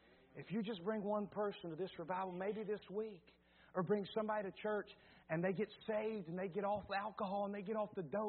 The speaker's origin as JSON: {"language": "English", "town": "Campbell's Creek", "region": "West Virginia", "country": "United States", "said": "Listen, this I'm old country. I'm from Campbell's Creek, West Virginia. Listen to me, I'm old country boy."}